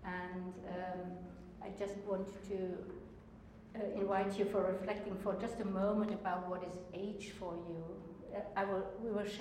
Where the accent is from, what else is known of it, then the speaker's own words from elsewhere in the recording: Germany; English is a second language; I'm a gerontologist from Germany.